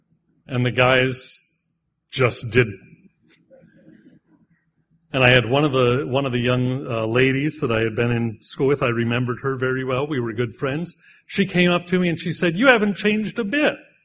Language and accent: English; Pennsylvania, United States; also born or lived in Missouri / Wisconsin / Texas / Delaware; I grew up in Northeast Pennsylvania, but then my family moved to Southeast Pennsylvania, then to Missouri, then back to Central Eastern Pennsylvania, then to Wisconsin, then to Texas, then to Delaware, then back to Pennsylvania.